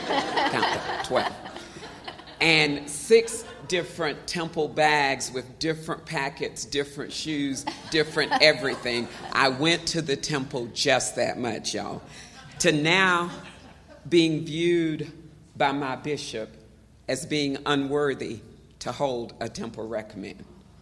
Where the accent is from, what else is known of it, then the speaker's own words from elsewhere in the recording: the South, United States; As you can see, I'm a black woman. I am 58 years old. I grew up in the South.